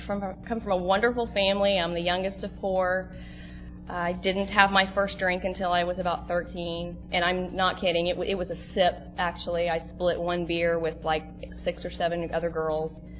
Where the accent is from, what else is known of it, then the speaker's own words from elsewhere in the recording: Dallas, Texas, United States; moved away as an adult; now in Seal Beach, United States; I'm from Dallas, Texas. I actually live in Seal Beach now.